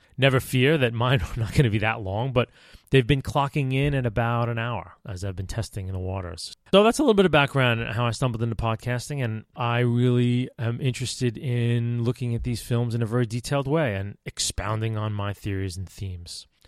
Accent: New York, United States; now in New York City, United States; Me, I'm 46 years old. I live in New York City, and I grew up on Long Island, in a suburb of Long Island, about midway on the island.

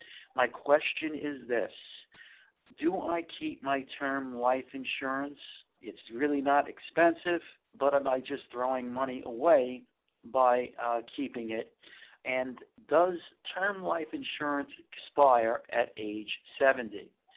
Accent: New York, United States; I'm from New York.

